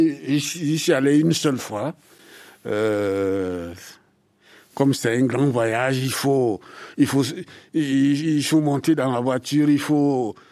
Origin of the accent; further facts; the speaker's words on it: Côte d’Ivoire; Je suis de la Côte d'Ivoire.